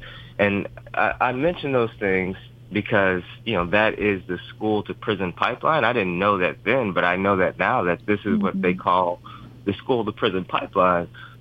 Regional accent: Ferguson, Missouri, United States; I'm from the Ferguson, Missouri area

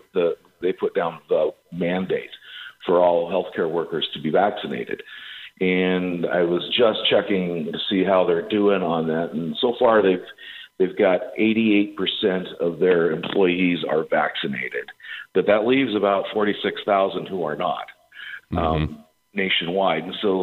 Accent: Idaho, United States; you know, I'm from Idaho, and I see that Idaho is, like, leading the pack nationwide.

